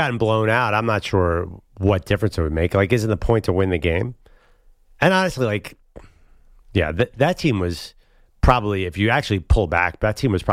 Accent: Philadelphia, Pennsylvania, United States; It's a very popular school where I'm from Philadelphia.

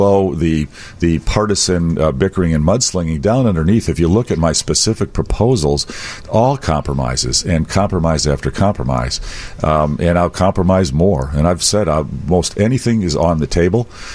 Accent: Chicago, Illinois, United States; born there; I come from a farm family, but I was born in Chicago. I love the city of Chicago. I lived on the north side when I was young

